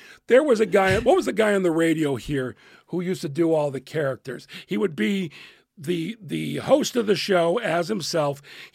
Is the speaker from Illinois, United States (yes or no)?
yes; Chicago, Illinois, United States; now in New York, United States; I was a local. I mean, I was from Chicago, but I was living in New York.